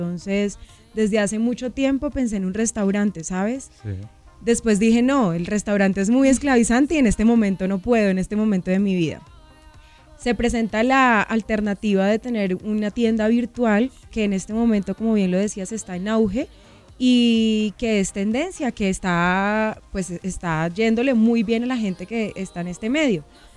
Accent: Huila, Colombia; yo soy Opita

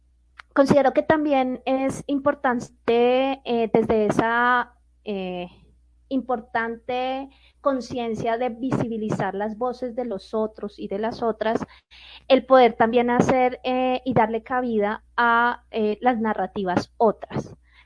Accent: Colombia; nos cuesta como sociedad colombiana

